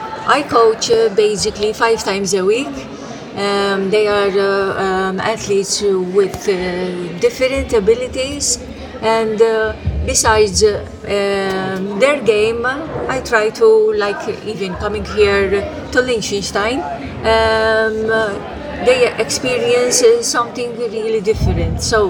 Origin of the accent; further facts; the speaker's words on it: Malta; I come from Malta.